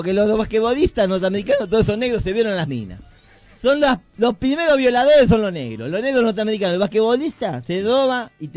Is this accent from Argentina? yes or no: yes; Argentina; como argentino que somos